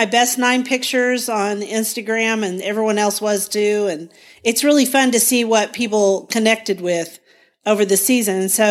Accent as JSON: {"language": "English", "town": "Guthrie", "region": "Oklahoma", "country": "United States", "said": "from Guthrie, Oklahoma."}